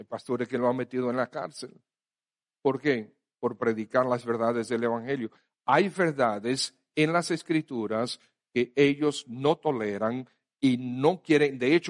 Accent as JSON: {"language": "Spanish", "country": "Dominican Republic", "said": "no crean que nosotros vamos a ser librados solamente porque somos dominicanos."}